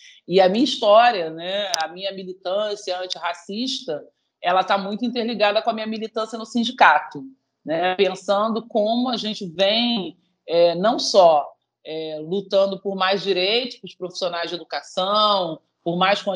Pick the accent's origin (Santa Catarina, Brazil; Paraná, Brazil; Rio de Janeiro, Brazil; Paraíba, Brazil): Rio de Janeiro, Brazil; Duque de Caxias; Eu costumo brincar que eu sou baixadense com muito orgulho e criada aqui em Duque de Caxias, na Baixada Fluminense.